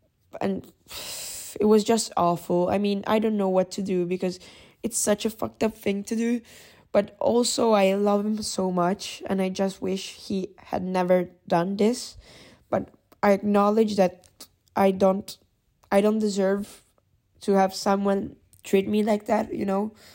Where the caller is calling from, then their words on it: Italy; English is a second language; Hey, I'm an international listener of yours. I'm from Italy.